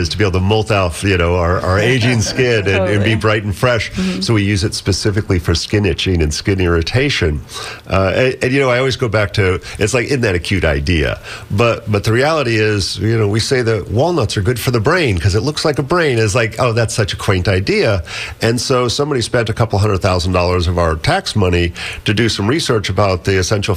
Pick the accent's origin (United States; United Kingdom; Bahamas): Bahamas; I grew up in the Bahamas.